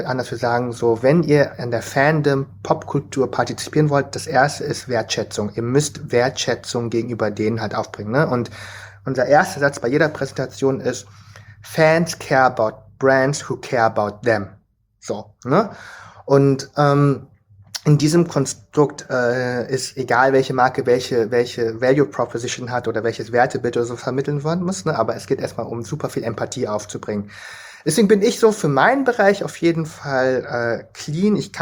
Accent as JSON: {"language": "German", "country": "Vietnam", "said": "Bei uns ist natürlich einfach, als Vietnamese ist Familie irgendwie so"}